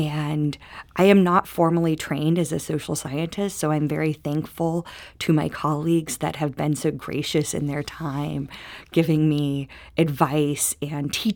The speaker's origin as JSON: {"language": "English", "town": "Oakland", "region": "California", "country": "United States", "tie": "born or raised there", "moved": "yes", "lives_now": "St. Louis, United States", "said": "And I moved to St. Louis not being a St. Louis resident. I grew up in Oakland, California"}